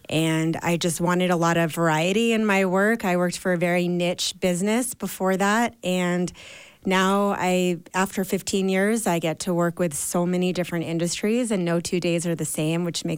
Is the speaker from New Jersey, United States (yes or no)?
no; New York, United States; now in Park City, United States; Well, I am a New Yorker who moved to Park City back in 2001.